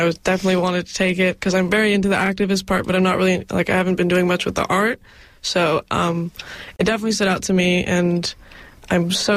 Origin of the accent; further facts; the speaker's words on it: Los Angeles, California, United States; I'm from Los Angeles, California